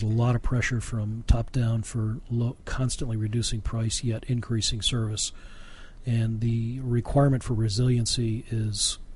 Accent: Barre, Vermont, United States; born there; I was born in a little town called Barrie, Vermont.

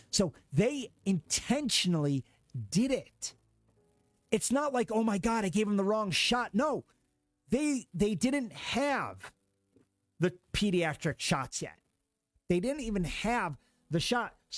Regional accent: United States; in the world that I grew up in America that I grew up in, you'd lose your freaking license.

